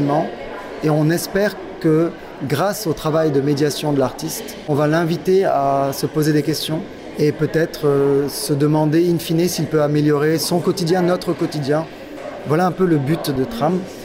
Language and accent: French; Dakar, Senegal; born there; je suis né à Dakar.